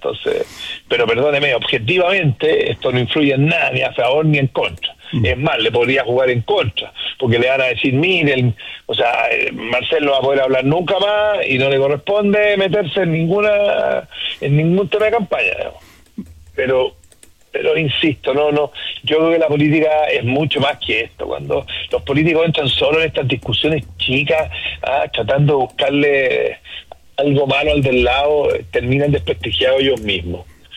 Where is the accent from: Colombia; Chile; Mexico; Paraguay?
Chile; nosotros como chilenos podemos exportar frutas de altísima calidad a distintas partes del mundo